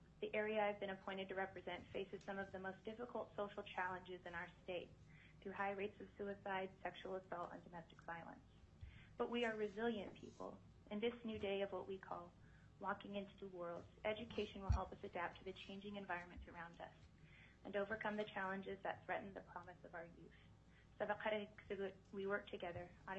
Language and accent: English; Kotzebue, Alaska, United States; I'm from Kotzebue, but my family also comes from Norvik.